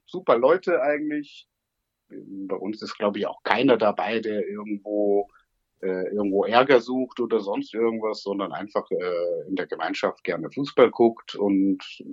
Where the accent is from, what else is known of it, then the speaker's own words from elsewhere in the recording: Leverkusen, North Rhine-Westphalia, Germany; Ich bin, wie gesagt, in Leverkusen geboren und aufgewachsen